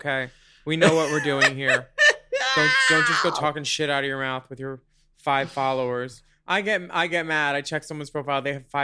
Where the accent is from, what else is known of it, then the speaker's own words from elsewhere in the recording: Pennsylvania, United States; Because what? We're girls from Pennsylvania, babes.